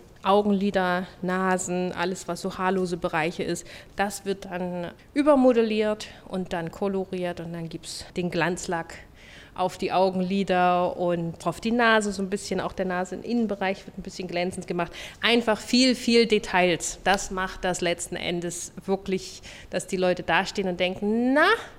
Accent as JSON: {"language": "German", "region": "Mecklenburg-Vorpommern", "country": "Germany", "said": "Und ich komme oben aus der Nähe von Stralsund."}